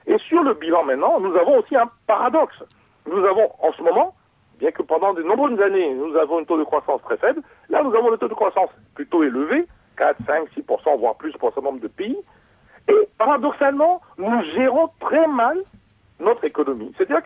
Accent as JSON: {"language": "French", "country": "Algeria", "said": "je viens de l'Algérie"}